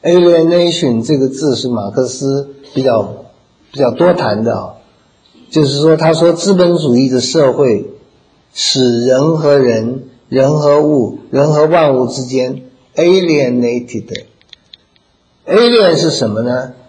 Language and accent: Chinese; Taiwan; 我们小时候在台湾，父母那个公教人员嘛，生活也很辛苦